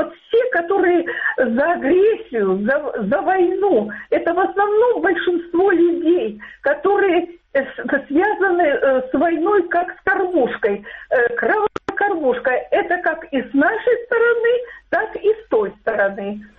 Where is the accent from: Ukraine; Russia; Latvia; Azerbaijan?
Ukraine; Dnipro, Dnipropetrovsk Oblast; Это Днепра